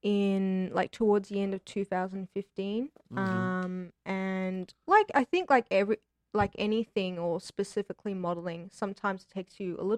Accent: Canberra, Australian Capital Territory, Australia; Canberra, which is 3 hours away from Sydney.

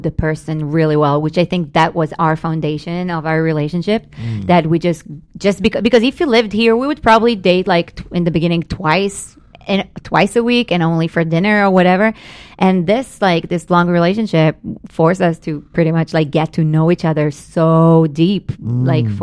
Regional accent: Israel; English is a second language; now in Los Angeles, United States; I moved all the way from Israel to be in the heart of the filmmaking industry.

